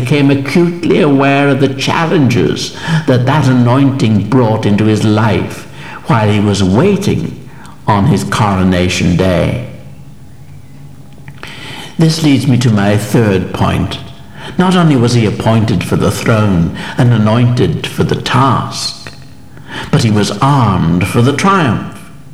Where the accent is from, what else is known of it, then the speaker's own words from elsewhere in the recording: Bessbrook, Northern Ireland, United Kingdom; my home church where I grew up at Bessbrook in South Armagh.